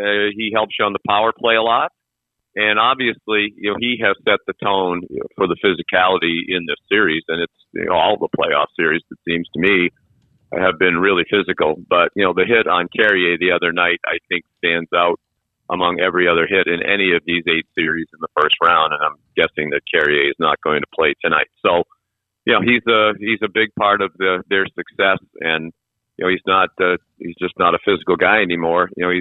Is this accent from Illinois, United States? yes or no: no; Boston, Massachusetts, United States; Because being a Bostonian, that's Boston College and Boston University